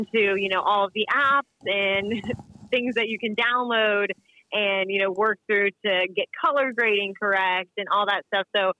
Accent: West Virginia, United States; And so we're both from West Virginia. We lived about 2 hours apart.

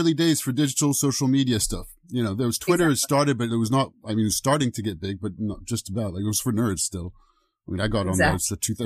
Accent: France; English is a second language; moved away as an adult; also born or lived in Long Island, United States / New York, United States; I was born in the States in Long Island, but grew up in France. And when I was 19, I went to go and, you know, kind of like make it in New York. And I realized I was like, no, I'm not American. I'm European.

